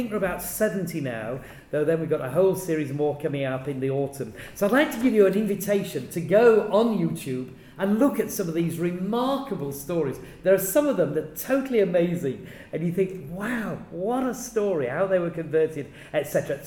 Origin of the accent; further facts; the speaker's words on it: Yorkshire and the Humber, United Kingdom; I come from Yorkshire, which is in the northeast of England.